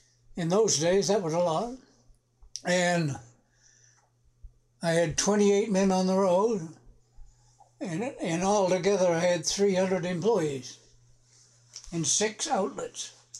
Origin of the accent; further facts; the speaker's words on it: Maine, United States; Yeah. So, because I come from Maine.